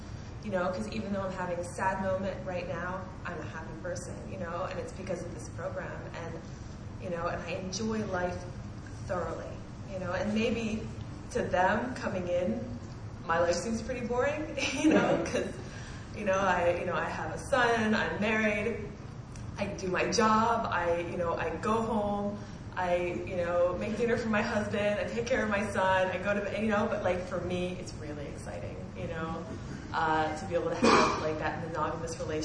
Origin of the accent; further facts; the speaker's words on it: Paris, Île-de-France, France; I'm an alcoholic from Paris.